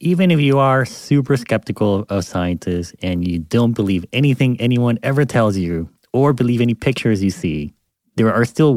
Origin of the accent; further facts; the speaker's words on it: Panama; So I grew up in Panama, and for us, you know, Christopher Columbus was like a big deal.